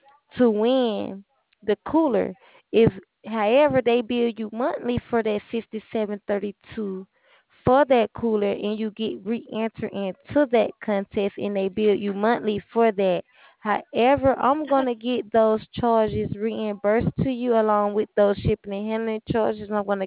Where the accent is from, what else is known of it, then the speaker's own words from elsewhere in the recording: San Diego, California, United States; you're from the same area I'm from, except for I'm from San Diego, California.